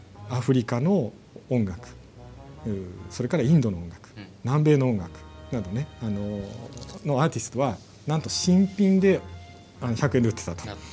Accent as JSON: {"language": "Japanese", "town": "Kichijoji", "region": "Tokyo", "country": "Japan", "tie": "born or raised there", "said": "うちの地元の吉祥寺"}